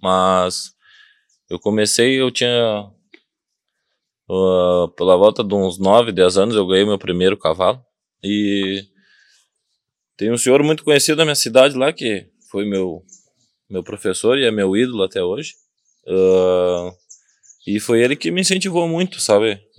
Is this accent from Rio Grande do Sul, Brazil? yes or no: yes; São Jerônimo, Rio Grande do Sul, Brazil; Eu sou natural de São Jerônimo.